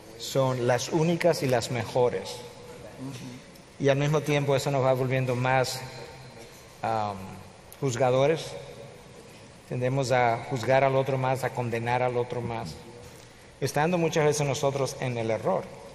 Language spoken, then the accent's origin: Spanish; Dominican Republic; en dominicana decimos